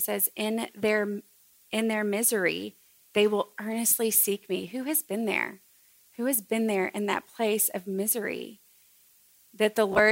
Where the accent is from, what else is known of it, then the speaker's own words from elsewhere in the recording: Texas, United States; I don't know a lot about farming, but I am from Texas, and occasionally we did cow tipping.